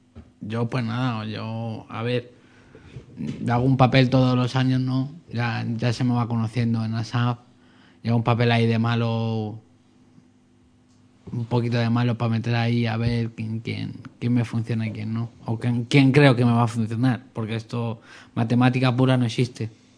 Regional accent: Madrid, Community of Madrid, Spain; pues somos de Madrid, ¿no?

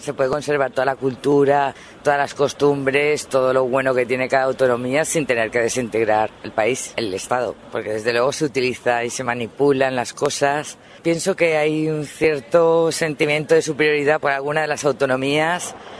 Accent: Spain; born there; Yo nací en España y me gusta, pero me considero ciudadana del mundo.

